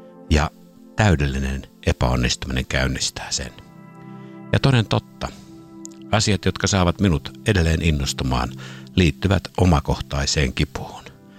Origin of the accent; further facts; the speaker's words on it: Uusimaa, Finland; now in Vaasa, Finland; Olen kotoisin pääkaupunkiseudulta, mutta asunut jo noin 40 vuotta Pohjanmaalla, Vaasassa.